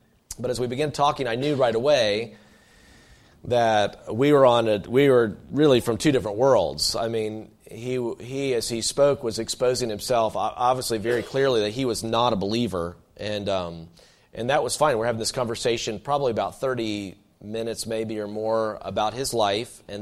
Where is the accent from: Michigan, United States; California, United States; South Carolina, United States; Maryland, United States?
South Carolina, United States; Simpsonville; And I'm from Simpsonville, which is a suburb of Greenville, and same with Malden. And so we're real close to each other.